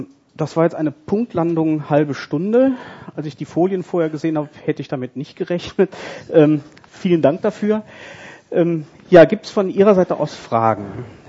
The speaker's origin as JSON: {"language": "German", "town": "Cologne", "region": "North Rhine-Westphalia", "country": "Germany", "lives_now": "Vienna, Austria", "said": "Also ich komme ja aus Kölle. Also Köln auf Hochösterreichisch."}